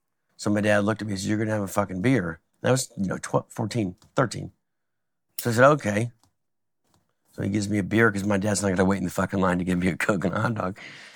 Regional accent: Florida, United States; My dad worked at the Space Center, and that's why I'm from Florida.

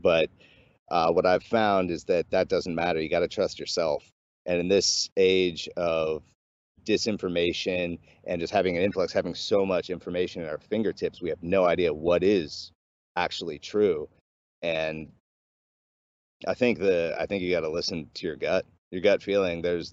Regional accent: Alaska, United States; We grew up in Alaska. We just know about being prepared.

